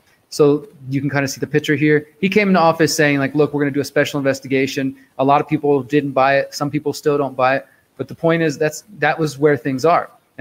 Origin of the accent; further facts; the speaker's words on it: Houston, Texas, United States; now in Mexico; although I'm from the United States, I'm from Houston, I'm living in Mexico now, as many of you know.